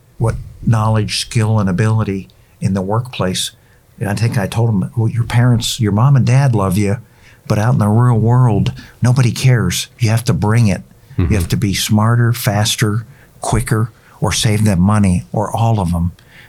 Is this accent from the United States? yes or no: yes; United States; You know, as an American, for some reason, we don't follow.